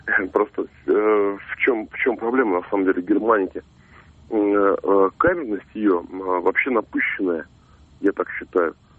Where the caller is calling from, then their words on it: Tolyatti, Samara Oblast, Russia; Тольятти.